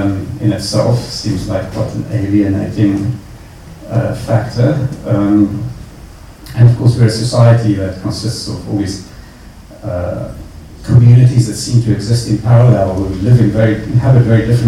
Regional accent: South Africa; moved away as an adult; The outlines of my biography, I spent my youth in South Africa, and then I left the country to study elsewhere

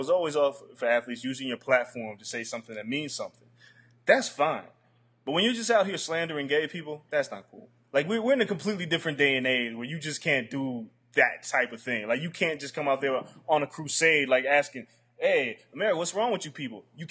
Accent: New York, United States; Like, I grew up Catholic in New York, too.

